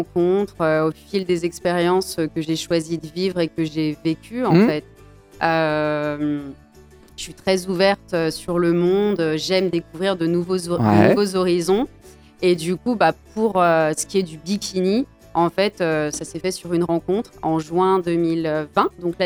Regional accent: Lannion, Brittany, France; moi je suis née à Lannion, donc j'ai grandi dans le Trégor avec pas mal d'allers-retours entre la France et le Portugal, puisqu'avec ma petite sœur on passait la majeure partie de nos étés au Portugal.

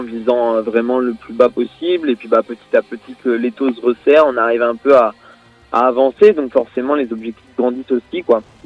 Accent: Brittany, France; même si je suis breton, je suis pas fan d'être sous la pluie quand même.

